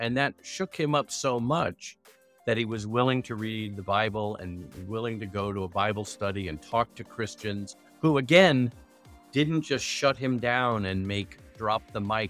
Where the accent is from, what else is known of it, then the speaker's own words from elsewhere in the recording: New York, United States; also born or lived in Philadelphia; I'm originally from New York, grew up in suburbs of New York City. I grew up in a Jewish home, but came to faith in Jesus as a sophomore in college at Temple University in Philadelphia.